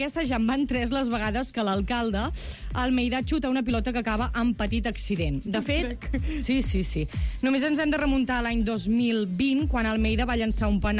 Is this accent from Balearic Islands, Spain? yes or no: no; Catalonia, Spain; jo sóc molt catalana